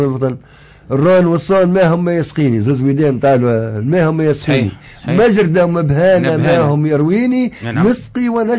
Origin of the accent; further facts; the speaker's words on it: Msaken, Sousse Governorate, Tunisia; نحييكم يا كرام باسم تونس العزيزة ومدينة مساكن الحبيبة، مسقط راسي ومرتع صغري وشبابي.